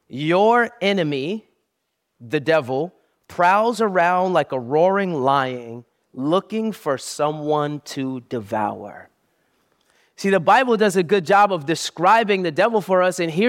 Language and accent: English; Brooklyn, New York, United States; So growing up, I grew up in Brooklyn.